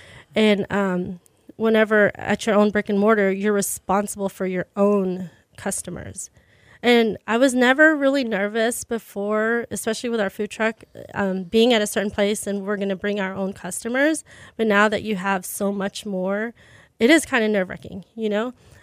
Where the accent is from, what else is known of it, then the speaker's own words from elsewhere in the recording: Pearland, Texas, United States; So I'm from Pearland, so location number 2 has to be somewhere down south, either in Pearland or like Bay Area.